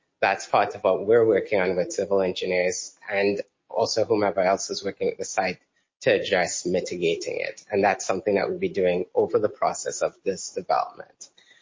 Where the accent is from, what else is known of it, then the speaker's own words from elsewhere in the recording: Trinidad & Tobago; moved away as an adult; now in Savannah, United States; Because I'm from Trinidad, so clearly you hear my accent.